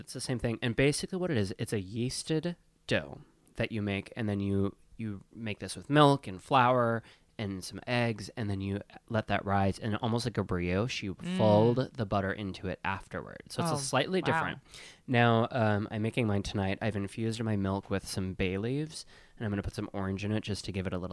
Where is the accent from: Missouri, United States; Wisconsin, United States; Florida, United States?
Wisconsin, United States; I'll never forget, I grew up in Wisconsin.